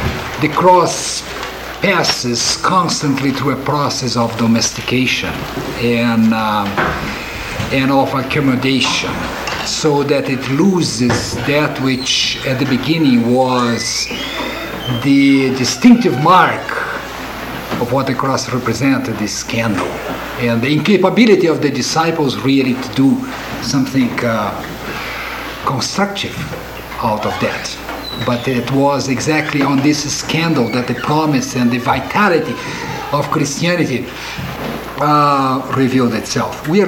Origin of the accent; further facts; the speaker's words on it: Brazil; English is a second language; now in Chicago, United States; I'm from Brazil, and I have been teaching for the last years theology at the Lutheran School of Theology at Chicago.